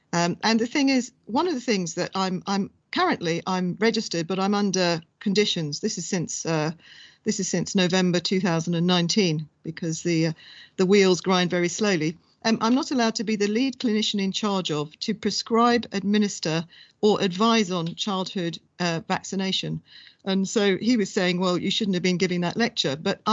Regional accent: Ireland; I was most insulted because I'm Irish.

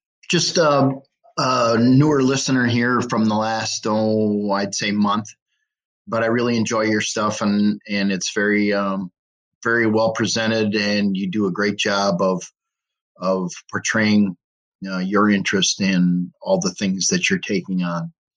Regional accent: Wisconsin, United States; I'm from Wisconsin, and I'm a big fan.

